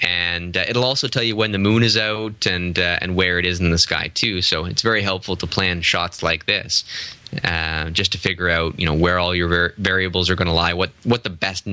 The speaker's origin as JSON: {"language": "English", "town": "Sudbury", "region": "Ontario", "country": "Canada", "tie": "born or raised there", "said": "This one was photographed in Sudbury, my hometown"}